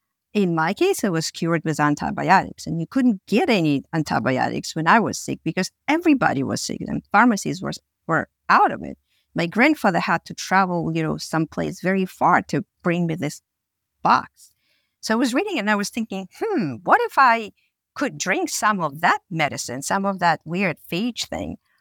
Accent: Russia; I grew up in Russia, which was, you know, back then was the former Soviet Union.

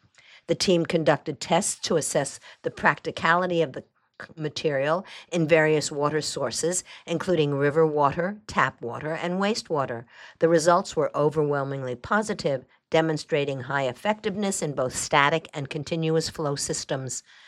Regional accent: Italy; now in United States; I grew up in Italy, where gesturing is practically a second language. Now that I live in the United States

